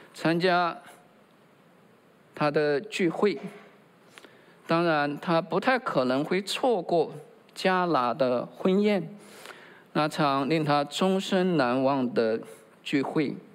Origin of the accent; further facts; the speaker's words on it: China; 好像我们中国人也这么讲，是吧？